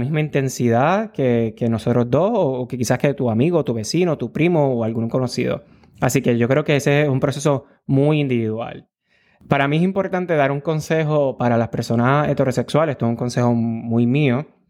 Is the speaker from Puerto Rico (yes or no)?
yes; Puerto Rico; soy boricua, puertorriqueño, soy acuariano